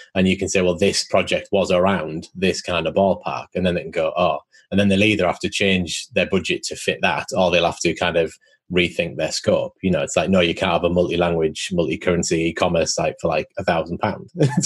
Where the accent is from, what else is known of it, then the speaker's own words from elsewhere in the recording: United Kingdom; I think especially being British